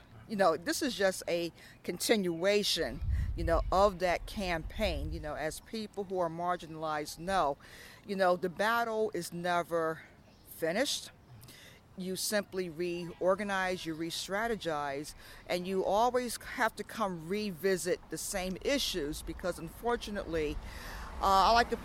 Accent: Brooklyn, New York, United States; from Brooklyn, New York, affiliated with the Lafayette Avenue Presbyterian Church.

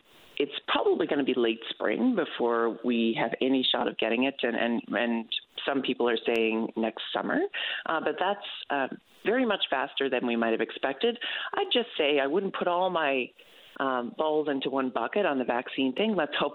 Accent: Old Perlican, Newfoundland and Labrador, Canada; but I'm from Old Pearlican. I have no expectation that I'm going to be getting back to Newfoundland for Christmas.

